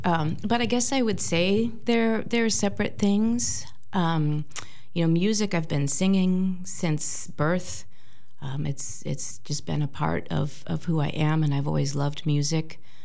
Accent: Peoria, Illinois, United States; born there; moved away as an adult; also born or lived in Sedona, United States / Flagstaff, United States; I was born in Peoria, Illinois. And I moved out west in my early 20s and was out in Sedona and Flagstaff for about 10 years

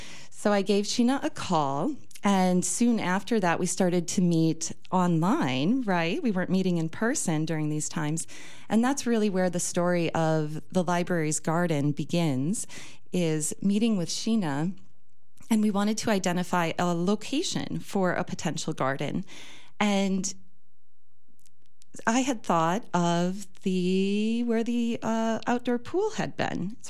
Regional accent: Viroqua, Wisconsin, United States; Well, I think the place to start is so Viroqua is my hometown. And so I moved back into the area in around 2019

